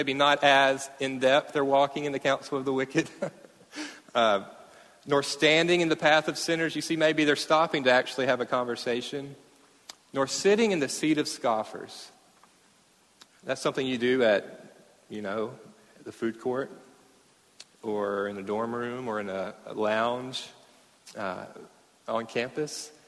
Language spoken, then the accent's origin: English; Mayo, Florida, United States; also born or lived in Fort Worth / Oklahoma; And I moved here this summer. I'm originally from Mayo, which is about an hour from here, and I've been living out of state for 9 years. I was in Texas in seminary for three in Fort Worth